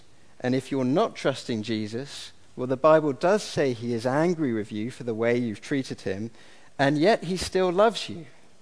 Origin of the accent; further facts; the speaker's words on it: Scotland, United Kingdom; I remember when I was growing up in Scotland, because it was Scotland, we had a lot of space, we had a big garden